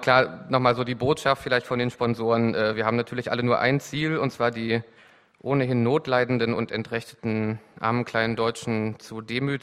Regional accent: eastern Germany, Germany; Im Ausland habe ich dann immer gesagt, ich bin Ostdeutscher, um mich von der Zuschreibung als Deutscher zu distanzieren. Und im Westen wollte ich aber dann auch nicht der Ossi sein

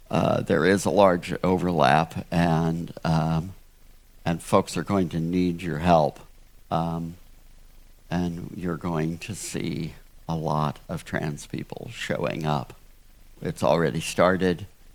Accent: United States; I personally am in on this. I'm an American.

